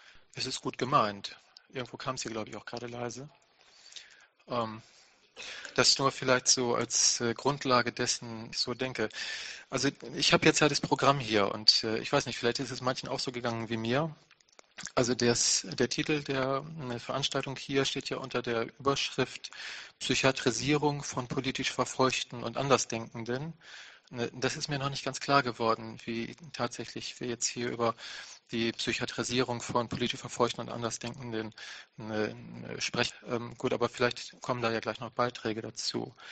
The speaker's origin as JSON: {"language": "German", "town": "Oldenburg", "region": "Lower Saxony", "country": "Germany", "said": "ich komme aus Oldenburg. Einige werden jetzt gleich schmunzeln."}